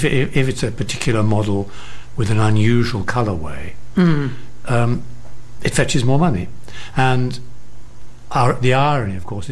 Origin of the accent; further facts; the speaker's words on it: London, United Kingdom; growing up in London, those were the sort of buses I knew.